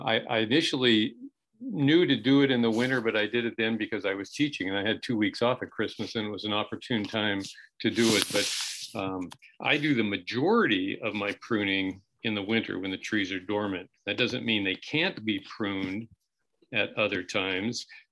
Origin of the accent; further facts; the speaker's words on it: Salinas, California, United States; When I was growing up in Salinas, my mom had two apple trees and a pear tree